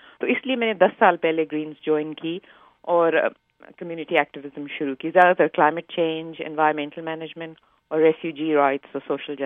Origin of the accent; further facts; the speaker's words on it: Lahore, Punjab, Pakistan; میں لاہور میں پلی بڑی اور میں نے engineering, civil engineering university of engineering and technology سے کی.